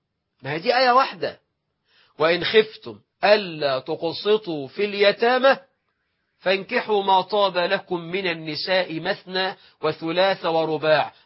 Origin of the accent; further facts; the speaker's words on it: Egypt; بلدنا مصر